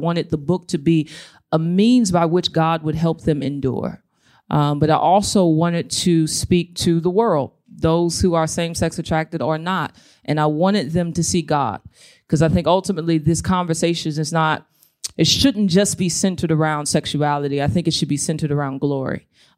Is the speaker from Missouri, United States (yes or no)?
yes; St. Louis, Missouri, United States; born there; I was born in St. Louis, Missouri, to a single mother.